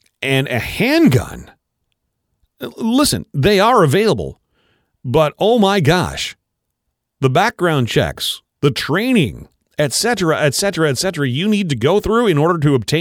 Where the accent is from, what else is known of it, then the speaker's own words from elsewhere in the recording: Canada; Well, I'm one Canadian who wants that changed back.